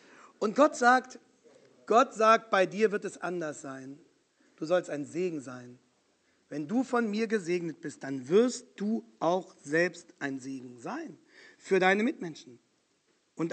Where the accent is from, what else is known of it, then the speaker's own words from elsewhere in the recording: Germany; moved away as an adult; now in Canada; Und ich bin in Deutschland aufgewachsen, aber seit etwas über 20 Jahren hier